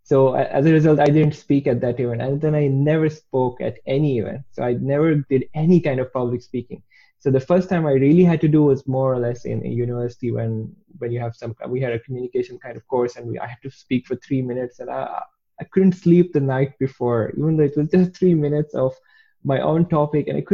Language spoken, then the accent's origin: English; Pakistan; moved away as an adult; also born or lived in Wrocław, Poland; now in Dublin, Ireland; I'm from Pakistan. I grew up there, lived there for 24 years, moved to Poland in 2013. Lived there for 6.5 years in Wrocław, beautiful city, and now moved to Dublin, Ireland 1 year ago.